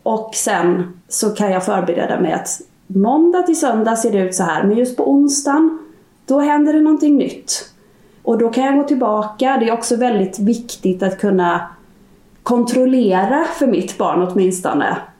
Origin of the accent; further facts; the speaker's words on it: Småland, Sweden; now in Stockholm, Sweden; Jag är en smålänning, boende i Stockholm